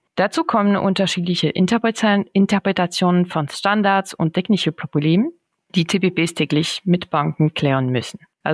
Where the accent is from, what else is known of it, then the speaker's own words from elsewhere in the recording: France; German is a second language; Ich komme aus Frankreich, wie es man wahrscheinlich hören kann.